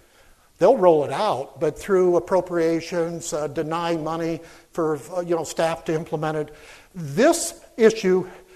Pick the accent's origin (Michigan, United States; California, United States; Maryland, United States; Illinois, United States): Illinois, United States; And I'm from Southern Illinois, by the way, okay?